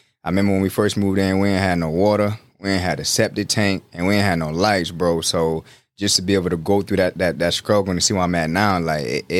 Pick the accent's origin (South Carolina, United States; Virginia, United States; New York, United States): South Carolina, United States; Conway; now in Myrtle Beach, United States; I live in Myrtle Beach, but I'm from Conway, South Carolina.